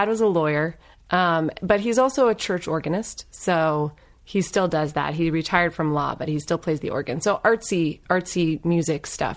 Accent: Virginia, United States; Yeah, I grew up in Northern Virginia. So, you know, D.C. suburbs.

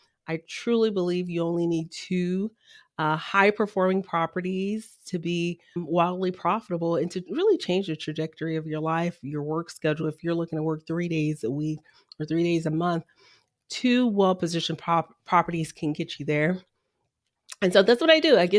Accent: Miami, Florida, United States; also born or lived in Haiti; I'm originally from Haiti, was raised in the inner city of Miami.

